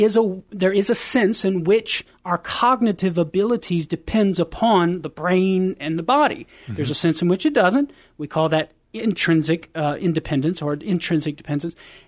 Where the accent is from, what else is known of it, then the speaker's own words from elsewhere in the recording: Louisiana, United States; And then I was in Baton Rouge, Louisiana, so I was near my hometown down